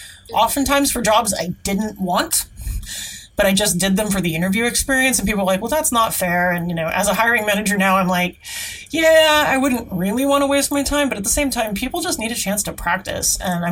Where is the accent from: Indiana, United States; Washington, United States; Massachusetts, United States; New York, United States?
Washington, United States; I grew up in the Seattle area.